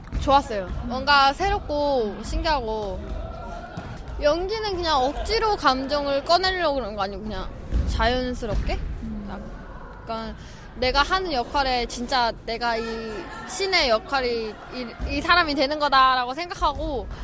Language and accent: Korean; China; born there; 중국에서 태어났어요. 엄마가 북한.